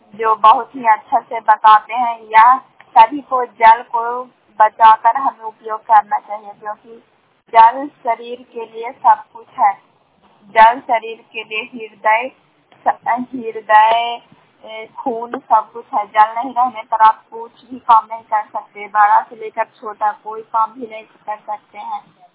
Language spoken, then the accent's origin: Hindi; Bihar, India; ग्राम शाम पंचायत शाम सरखनकरा पटना, जिला नालंदा के निवासी हूँ।